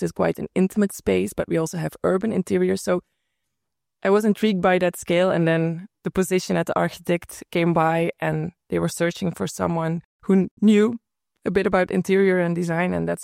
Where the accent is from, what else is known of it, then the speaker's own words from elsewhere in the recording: Belgium; English is a second language; now in Netherlands; especially because I'm from Belgium.